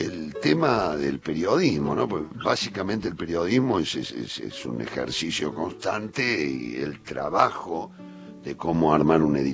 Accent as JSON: {"language": "Spanish", "region": "Córdoba", "country": "Argentina", "moved": "yes", "said": "me ayudó y me cuidó cuando llegué de Córdoba"}